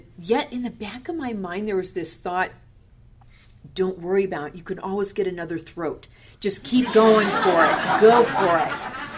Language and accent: English; South Dakota, United States; born there; I had always wanted to be a Southern Belle, and I was born in South Dakota. So I started in the South, south of the Dakotas.